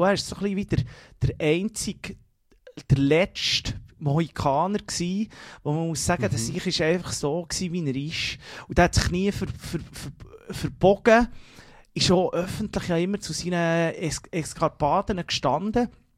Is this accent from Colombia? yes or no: yes; Colombia; weil von dort, wo ich herkomme, in Kolumbien macht man das so.